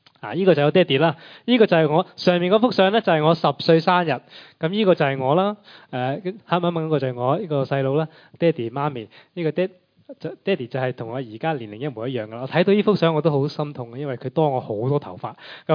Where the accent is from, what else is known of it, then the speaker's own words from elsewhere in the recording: United Kingdom; 我哋喺英国大嘅，中文又普普通通嘅